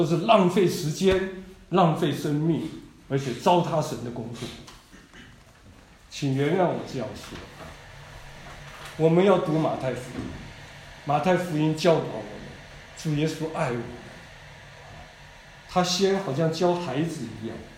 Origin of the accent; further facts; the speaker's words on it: Taiwan; 我在台湾长大，我读高中的时候从我们乡下到台北去读书